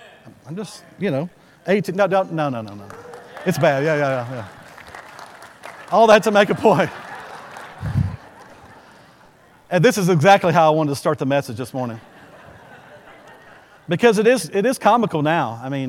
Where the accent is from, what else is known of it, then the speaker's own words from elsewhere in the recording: Bowie, Texas, United States; You got to go to Bowie in my hometown, and Brother Clark has seen it.